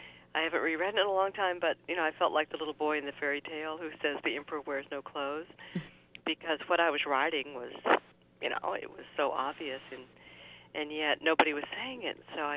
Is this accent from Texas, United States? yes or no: yes; Fort Worth, Texas, United States; I grew up in Fort Worth, you know, Cowtown